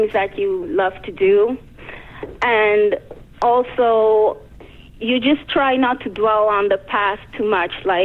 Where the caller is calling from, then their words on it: Amsterdam, North Holland, Netherlands; I'm calling from Amsterdam.